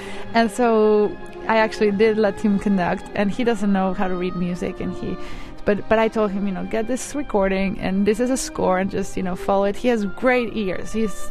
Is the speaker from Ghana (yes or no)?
no; Mexico City, Mexico; now in New York City, United States; I was born in New York City in 1980, but grew up in Mexico City. I live in New York City